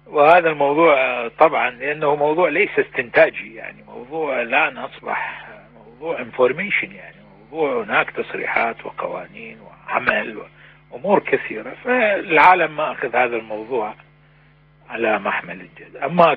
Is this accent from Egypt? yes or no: no; Iraq; أنا معني في كل ما يحدث في العراق وما يحيط به باعتباري عراقي أولا، ومهتم في مستقبل بلادي